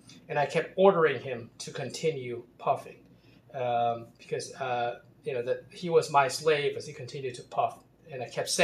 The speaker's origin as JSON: {"language": "English", "town": "Baltimore", "region": "Maryland", "country": "United States", "tie": "born or raised there", "said": "So in Baltimore, I grew up in Baltimore, Maryland."}